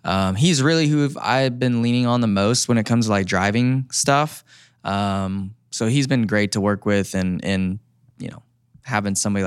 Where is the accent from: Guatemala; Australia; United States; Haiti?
United States; California; I'm sure will be cheering for me a little bit because I'm from California as well.